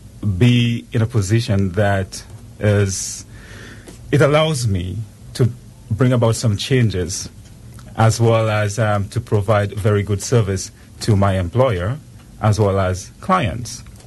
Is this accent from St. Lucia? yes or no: yes; St. Lucia; now in British Virgin Islands; I was born and raised in St. Lucia. I've been in the BVI for approaching 20 years now. So I call BVI home. I call St. Lucia home. It's just the same. So you could you'll be correct to say I have two homes.